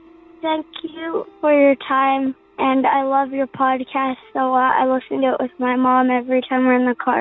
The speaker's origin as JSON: {"language": "English", "region": "California", "country": "United States", "said": "I'm from Willis, California."}